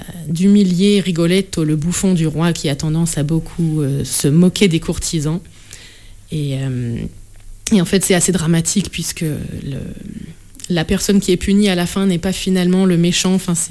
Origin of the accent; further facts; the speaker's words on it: Bordeaux, Nouvelle-Aquitaine, France; now in Angers, France; chanteuse lyrique, soprano. Et je suis bordelaise d'origine. Donc, je suis heureuse de venir faire cette émission dans la grande région, qui est la mienne. Et j'habite maintenant à Angers avec mon mari, ma petite fille.